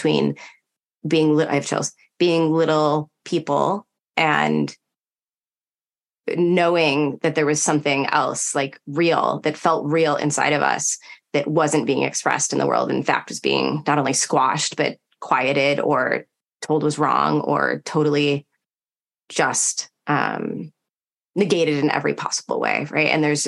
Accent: New Hampshire, United States; born there; the reason my parents moved away from Michigan, I was born in New Hampshire

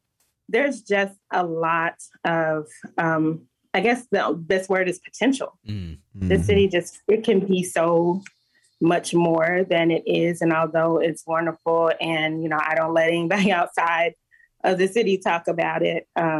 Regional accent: Fort Worth, Texas, United States; So I'm born and raised in Fort Worth, or, awesome. Or born and bred, we used to say back in the day.

